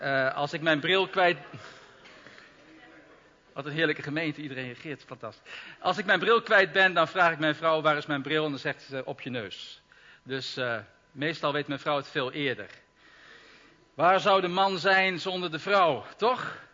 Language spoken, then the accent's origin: Dutch; Amsterdam, North Holland, Netherlands; moved away as an adult; now in Belgium; ik kom uit Amsterdam. Maar dat is mij vergeven, begreep ik. Daar heb ik 22 jaar gewoond. En toen ben ik in 1979 heb ik de woestijn verlaten, ben ik de Jordaan overgestoken en nu woon ik in het beloofde land, Vlaanderen. Al 33